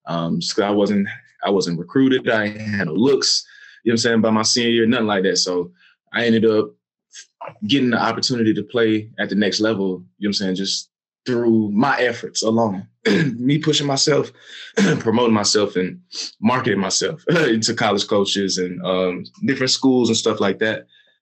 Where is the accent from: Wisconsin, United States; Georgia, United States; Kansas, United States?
Georgia, United States; Atlanta; But I'm from Atlanta. You got to be like a chameleon, you know what I'm saying, in Atlanta.